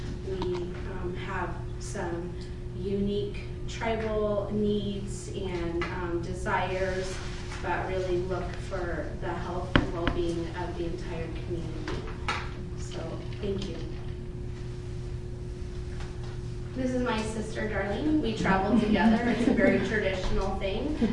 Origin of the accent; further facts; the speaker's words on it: Milwaukie, Oregon, United States; I'm from the Cowlitz Indian Tribe. Welcome to our land. I'm your tribal delegate in life. I grew up in Milwaukee, Oregon, which is just south of here, and we moved here in 2001.